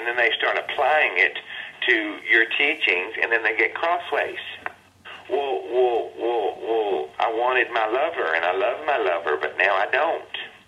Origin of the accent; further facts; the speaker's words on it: Minnesota, United States; I'm from Minnesota. It's very cold here